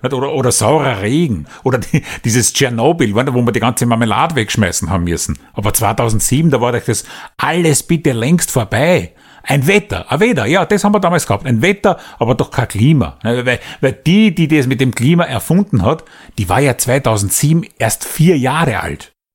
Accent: Vienna, Austria; spürst das richtig, wie als Wiener ab dem Rapidstadion von Kilometer zu Kilometer dein Sympathiewert sinkt.

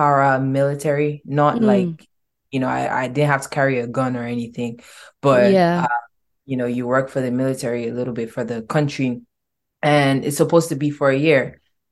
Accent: Nigeria; moved away; also born or lived in Houston, Texas, United States; I was born in Houston, Texas, and I was taken back to Nigeria as a baby because my parents are Nigerians. My whole family is Nigerian.

